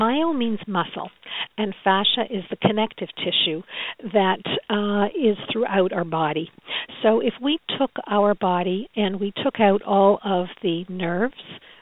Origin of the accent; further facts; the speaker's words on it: Canada; now in Seattle, United States; Yeah, I'm Canadian.